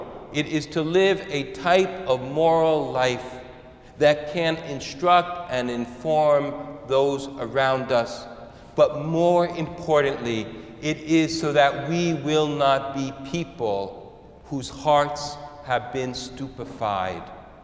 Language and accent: English; United States; And I think it reminds us that as an American, we can look at public policy in a great many ways